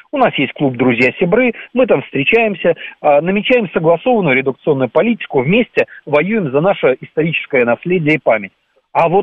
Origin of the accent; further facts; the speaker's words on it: Belarus; которые у нас в Беларуси